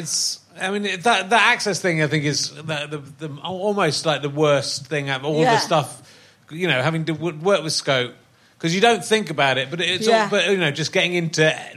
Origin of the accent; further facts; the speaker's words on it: United Kingdom; I'm performing in Finland and I'm British.